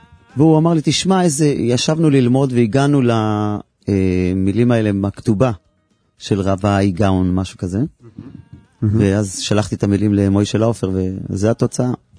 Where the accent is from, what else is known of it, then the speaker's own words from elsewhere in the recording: Northern District, Israel; ההורים שלי גרים בחבל התענכים, ההורים שלי שליחים של הרבי שם